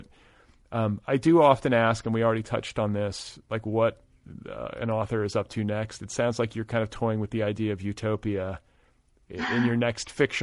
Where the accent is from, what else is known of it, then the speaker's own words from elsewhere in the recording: Midwest, United States; It was like I grew up in the Midwest, and so like that was like culture to me.